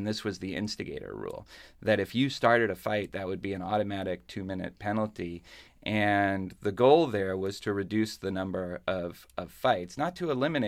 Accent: Boston, Massachusetts, United States; There's a great one in my hometown of Boston, Montreal.

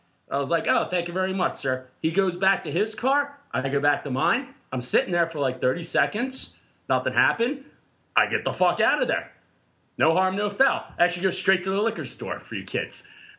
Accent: Pennsylvania, United States; I'm like, yeah, you know, I'm from Pennsylvania.

